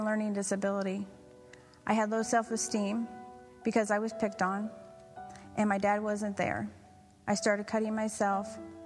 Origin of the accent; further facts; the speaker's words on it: Philadelphia, Pennsylvania, United States; I grew up in Philly, and I have a mom and a dad and a brother.